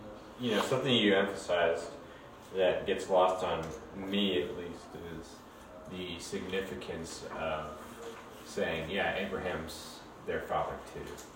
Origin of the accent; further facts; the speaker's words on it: St. Charles, Missouri, United States; Like, okay, I don't walk up to people like, hi … I'm from St. Charles, Missouri.